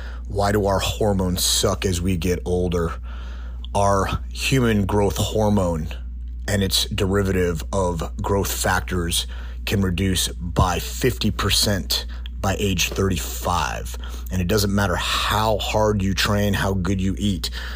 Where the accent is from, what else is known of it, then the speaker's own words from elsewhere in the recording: New Jersey, United States; also born or lived in New York City, United States; Yeah, so I was born in New York City, and very quickly my parents moved to the suburbs of New Jersey, like a lot of city people do.